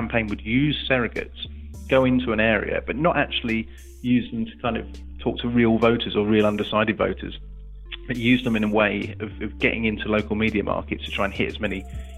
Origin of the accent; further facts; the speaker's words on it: England, United Kingdom; you experience as being an Englishman abroad there.